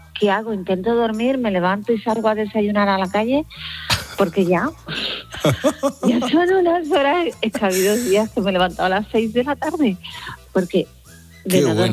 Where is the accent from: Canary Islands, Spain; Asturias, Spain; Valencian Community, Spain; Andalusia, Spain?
Andalusia, Spain; Seville; now in Madrid, Spain; en realidad soy sevillana, ¿eh? Ah. Lo que pasa es que llevo aquí ya 25 años.